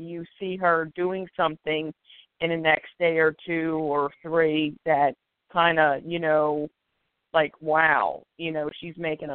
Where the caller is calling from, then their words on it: Philadelphia, Pennsylvania, United States; I am calling from Philadelphia, PA.